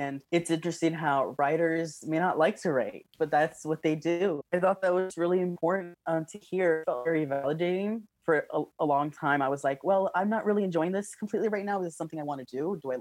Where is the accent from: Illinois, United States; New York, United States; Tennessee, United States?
Illinois, United States; Chicago; I'm from Chicago, Illinois. My parents are both from Mexico, but they both immigrated to Chicago in different times and met each other here.